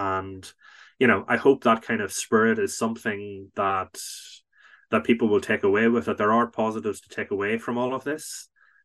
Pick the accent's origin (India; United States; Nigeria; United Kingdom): United Kingdom; Banbridge, Northern Ireland; a sculptor from Banbridge, my hometown, Effie McWilliam